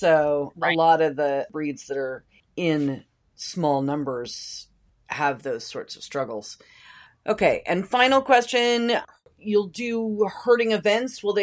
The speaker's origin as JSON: {"language": "English", "town": "Grants Pass", "region": "Oregon", "country": "United States", "tie": "born or raised there", "said": "we are launching it with sort of a taste test on June 13th here in Grants Pass, Oregon, my hometown"}